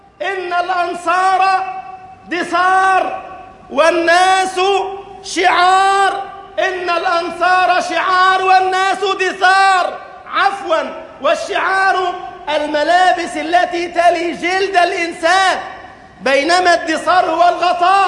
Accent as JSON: {"language": "Arabic", "country": "Egypt", "said": "اللهم اجعل بلدنا مصر أمنا أمانا، سخاء رخاء، وسائر بلاد المسلمين"}